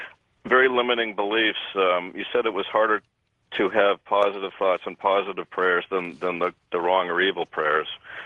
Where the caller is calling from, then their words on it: Cohasset, Massachusetts, United States; I'm from Cohasset, Massachusetts.